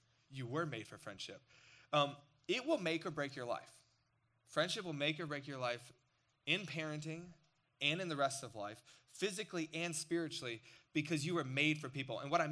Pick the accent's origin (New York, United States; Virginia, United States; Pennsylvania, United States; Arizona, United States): Virginia, United States; Chesapeake; So we moved from Chesapeake, which is near Norfolk or the coast of Virginia, to Richmond.